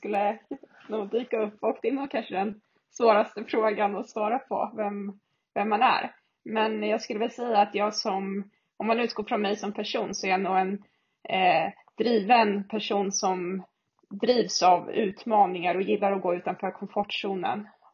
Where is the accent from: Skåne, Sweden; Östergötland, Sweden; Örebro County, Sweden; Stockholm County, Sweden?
Stockholm County, Sweden; Stockholm; also born or lived in Jämtland; Och sen är jag född och delvis uppvuxen i Stockholm.